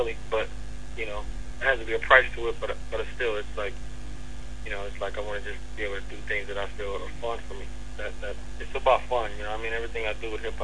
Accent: West Coast, United States; We're from the West Coast, you know what I mean?

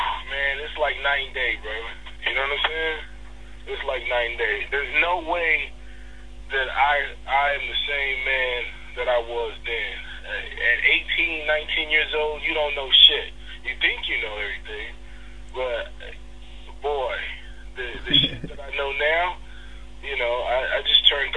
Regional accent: Albuquerque, New Mexico, United States; also born or lived in Detroit; I was born in Detroit, and when my mother passed when I was 9, my dad got remarried. We lived in Albuquerque, New Mexico

